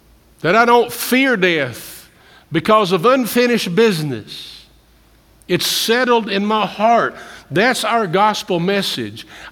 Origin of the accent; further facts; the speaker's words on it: Campbellsville, Kentucky, United States; I remember working in a hardware store growing up in Campbellsville. It was a Western Auto. It was on Main Street.